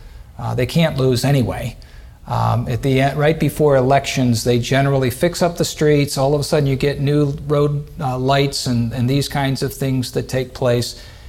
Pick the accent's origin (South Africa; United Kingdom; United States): South Africa; from South America. I mean South Africa.